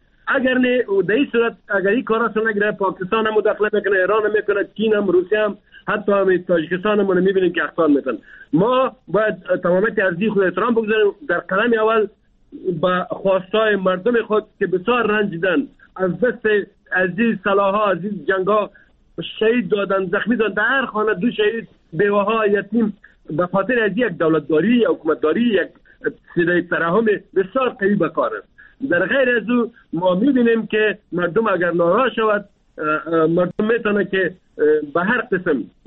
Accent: Afghanistan; ما افغان هستیم، ما مسلمان هستیم

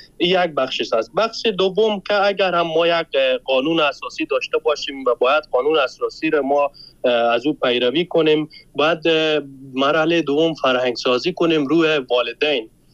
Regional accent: Afghanistan; همه ما افغان هستیم.

